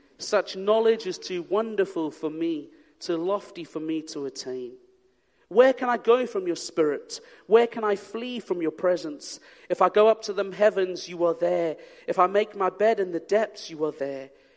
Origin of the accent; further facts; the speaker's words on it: South Africa; I remember growing up in South Africa, being part of a generation where mobile phones were a thing.